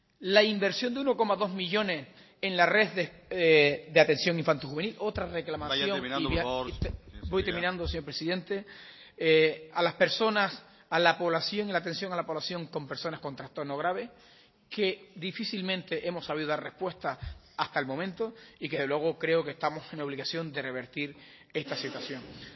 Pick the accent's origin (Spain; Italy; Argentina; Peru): Spain; Lanzarote, Canary Islands; me sentía muy orgulloso por ser de Lanzarote, y también soy de Lanzarote